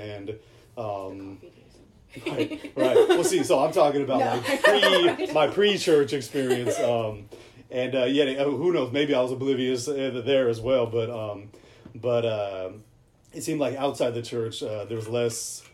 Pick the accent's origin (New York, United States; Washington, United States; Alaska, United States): Washington, United States; Seattle; now in Long Beach, United States; that's all in my hometown in Seattle. And down here in Long Beach, those are all long distance friendships.